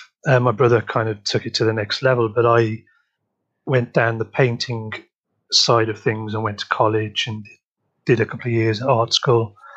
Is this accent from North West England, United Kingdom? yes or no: yes; Liverpool, North West England, United Kingdom; also born or lived in Wales / Wolverhampton; now in London, United Kingdom; I'm 42 years of age and I'm originally from Liverpool. I spent about 2 years in Wales, 27 years in a town called Wolverhampton in the Midlands. And I've been in London for about 9 years now.